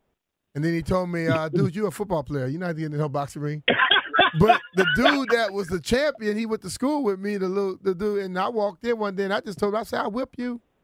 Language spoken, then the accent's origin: English; Louisiana, United States; moved away; You know, I grew up in Louisiana, but most of my life has been away from Louisiana.